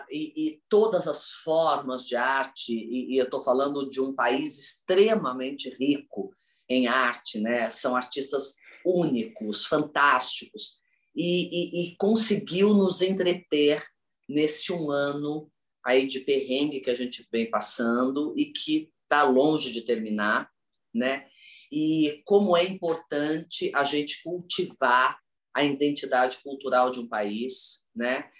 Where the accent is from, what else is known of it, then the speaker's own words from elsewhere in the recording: Campinas, São Paulo, Brazil; já soube que você é meu conterrâneo, campineiro da minha terra que eu amo tanto